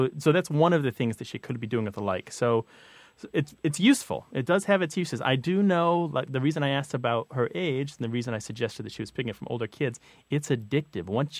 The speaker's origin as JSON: {"language": "English", "region": "Missouri", "country": "United States", "tie": "born or raised there", "said": "I have to say that I don't know that from growing up in Missouri."}